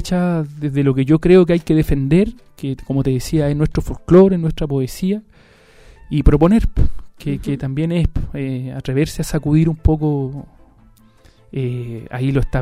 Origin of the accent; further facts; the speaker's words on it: Chile; que nos corresponde como chilenos